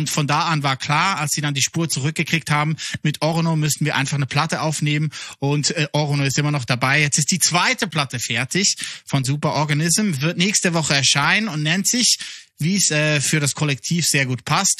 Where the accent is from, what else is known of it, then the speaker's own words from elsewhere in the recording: Switzerland; accent: Swiss German; first language Swiss German; German is a second language; Ich spreche am liebsten Schweizerdeutsch. Ist halt meine Muttersprache, dann doch. Mhm. Und Deutsch ist halt immer noch eine Fremdsprache.